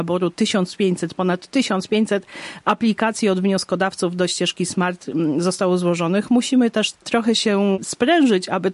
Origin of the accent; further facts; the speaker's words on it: Subcarpathian Voivodeship, Poland; bo jestem stąd i chcę, żeby Podkarpacie się rozwijało.